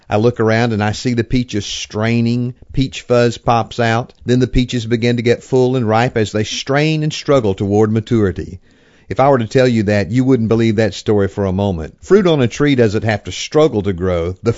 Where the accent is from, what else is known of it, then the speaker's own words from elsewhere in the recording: Georgia, United States; I grew up in Middle Georgia, where we grew peaches all around our house.